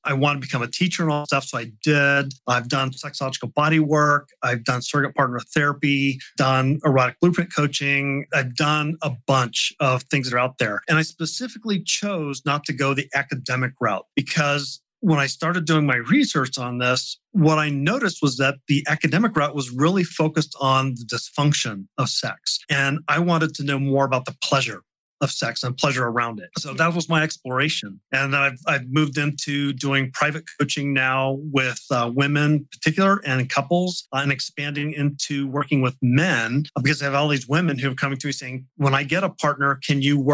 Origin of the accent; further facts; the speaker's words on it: Florida, United States; so I'm originally from Florida.